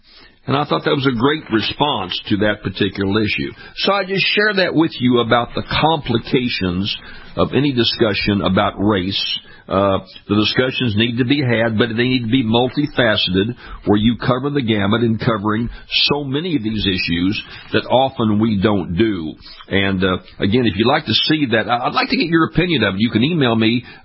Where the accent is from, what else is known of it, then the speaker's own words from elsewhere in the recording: Louisiana, United States; share those concerns and that controversy that's going on down here in my home state of Louisiana.